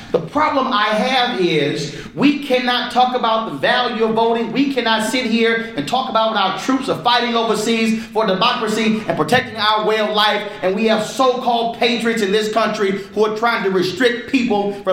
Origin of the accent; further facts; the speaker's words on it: Texas, United States; I'm born and raised in Texas, went to Texas A&M